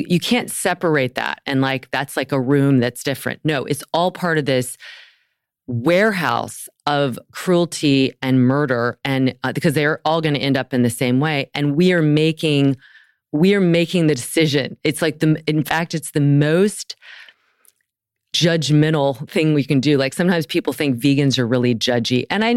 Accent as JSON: {"language": "English", "region": "the South", "country": "United States", "tie": "born or raised there", "said": "I grew up eating meat. I grew up in the South. We had meat at every single meal."}